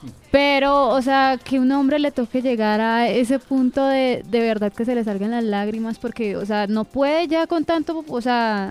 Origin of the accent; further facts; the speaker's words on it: Yopal, Casanare, Colombia; yo la verdad también soy de Yopal.